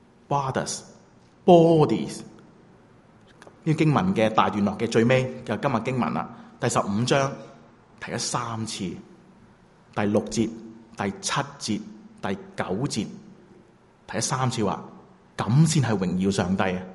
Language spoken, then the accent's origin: Chinese; China; 他跟我们中国人说，即是罗底橙来的